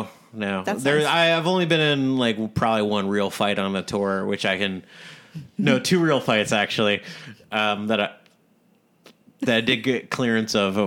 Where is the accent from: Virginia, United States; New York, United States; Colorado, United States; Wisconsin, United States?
Virginia, United States; Richmond; also born or lived in Providence, United States / Washington, D.C., United States; So I grew up in Richmond, Virginia, and lived in Providence, Rhode Island for about 4 years